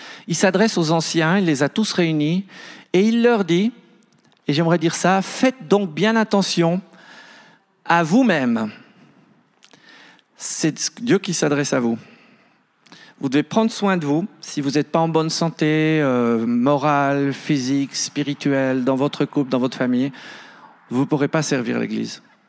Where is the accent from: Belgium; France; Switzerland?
Switzerland; Je pense qu'en tant que Suisse, on doit veiller à ça.